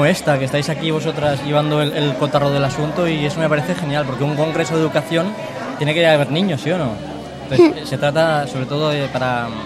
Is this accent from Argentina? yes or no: no; Aragon, Spain; yo soy de Aragón, que está a un trecho de aquí